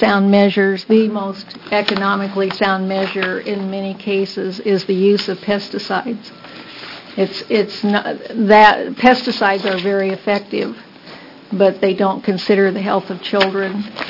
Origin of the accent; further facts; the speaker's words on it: Dallas, Texas, United States; I'm a citizen from Dallas.